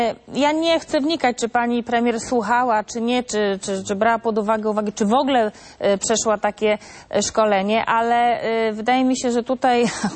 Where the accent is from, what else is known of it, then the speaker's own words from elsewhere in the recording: Gdynia, Pomeranian Voivodeship, Poland; A tak a propos tego, że ja jestem z Gdyni